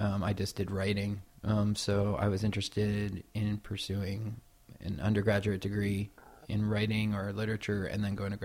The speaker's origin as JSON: {"language": "English", "town": "Middletown", "region": "New Jersey", "country": "United States", "also_born_or_lived": "Red Bank", "moved": "as an adult", "lives_now": "Philadelphia, United States", "said": "Yeah, I'm from New Jersey. Middletown, New Jersey. I was born in Red Bank, New Jersey, which is kind of the town near there. I left there."}